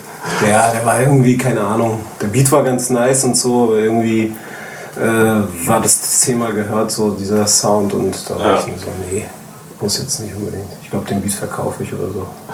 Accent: Hamburg, Germany; now in Berlin, Germany; Selbst wenn ich in Berlin mittlerweile irgendwie meine Base habe und da wohne und so, aber Hamburg ist einfach meine Heimatstadt

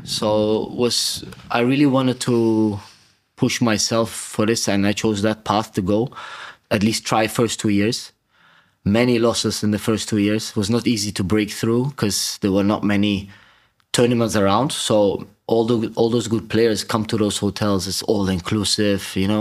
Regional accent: Netherlands; I was born and raised in Holland, by the way

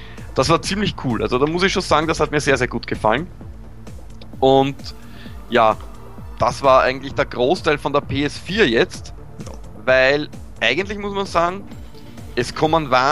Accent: Austria; Wo ich als Österreicher glücklich bin

